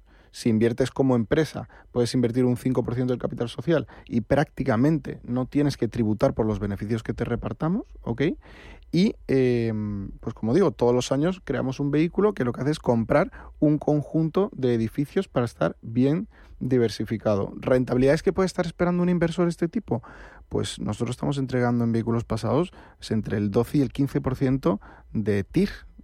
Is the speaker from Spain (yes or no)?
yes; Spain; como somos los españoles